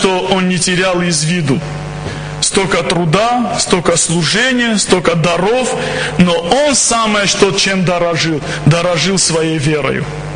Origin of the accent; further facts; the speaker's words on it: Tbilisi, Georgia; я сам из Тбилиси, из Грузии.